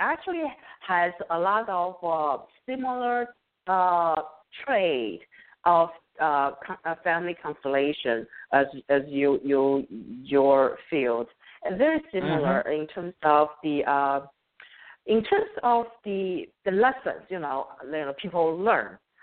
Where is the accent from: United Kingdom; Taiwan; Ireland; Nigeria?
Taiwan; English is a second language; moved away as an adult; now in United States; I was raised and born in Taiwan. So and I didn't come to this country until I think I was 26 years old.